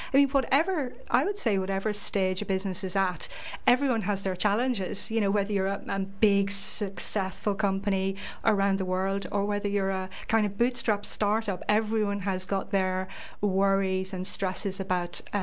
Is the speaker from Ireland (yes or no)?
yes; Ireland; accent: Irish; I don't sound like I'm from Brighton, do I? You may have noticed that I have an Irish accent. So I grew up, I went to school and was educated in Ireland.